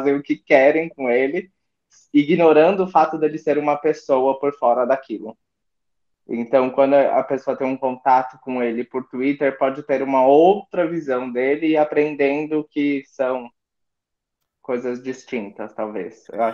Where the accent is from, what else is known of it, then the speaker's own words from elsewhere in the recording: São Paulo, Brazil; Sou de São Paulo.